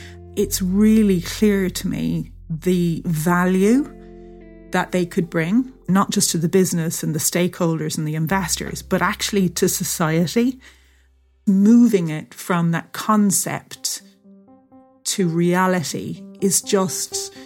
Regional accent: Ireland; also born or lived in England; I was born in England and we lived there till I was about seven. And then we moved to Ireland, which is where my parents are from. It was pretty typically Irish, big families, lots of parties.

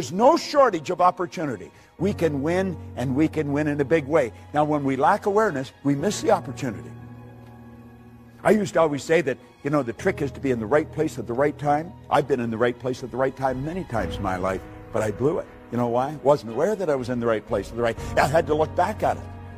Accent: Ontario, Canada; I was raised in Northern Ontario.

